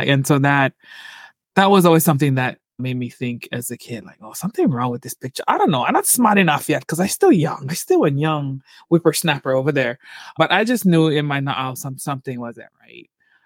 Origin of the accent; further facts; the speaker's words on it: Hawaii, United States; I love being Hawaiian. That's all I got to say. I'm so honored to be Hawaiian and to represent our people and carry our aloha and our kuleana and our kupuna with us wherever we go